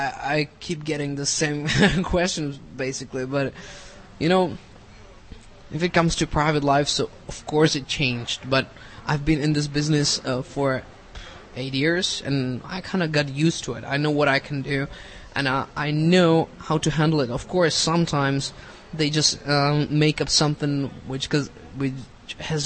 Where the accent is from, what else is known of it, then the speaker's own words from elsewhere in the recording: Czechia; first language Czech; English is a second language; I speak 3 plus Czech, of course. It's my mother tongue.